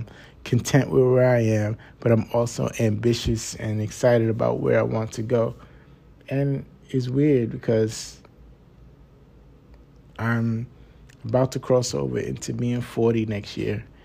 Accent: New York, United States; from New York.

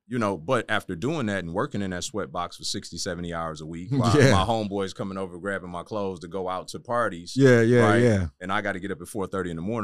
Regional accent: Detroit, Michigan, United States; And I'm from Detroit originally, by the way.

